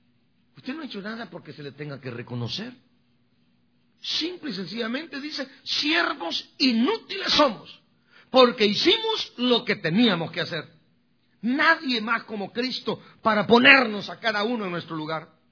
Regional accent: Guatemala; now in San Francisco, United States; hace 31 años que yo me vine de Guatemala.

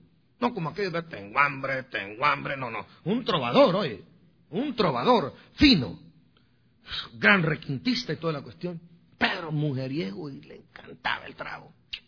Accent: Guatemala; En mi país, allá buscaban cementerios en Guatemala.

